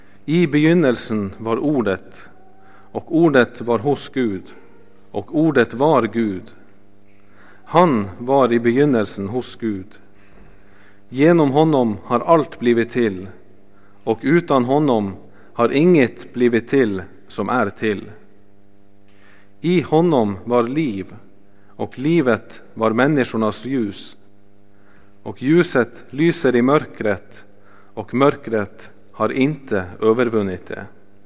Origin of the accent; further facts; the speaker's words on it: Norway; now in Sweden; I Norge, där jag kommer ifrån, så är det på julafton.